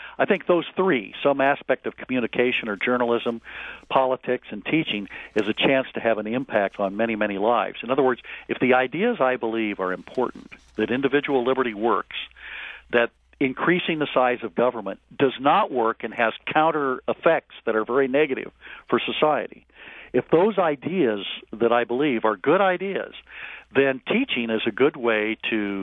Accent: Lincoln, Nebraska, United States; Well, I grew up in Lincoln, Nebraska, and was interested in history at an early age

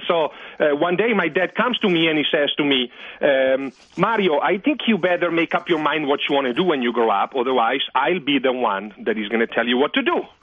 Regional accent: Italy; English is a second language; So my dad is Swiss and my mom is Italian, and I was born and raised in Italy because that's where my dad ended up staying for his job

